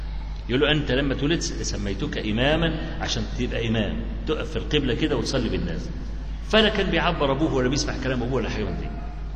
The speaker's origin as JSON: {"language": "Arabic", "country": "Egypt", "said": "لطوخ دي جمع لطخ يعني عندنا في مصر"}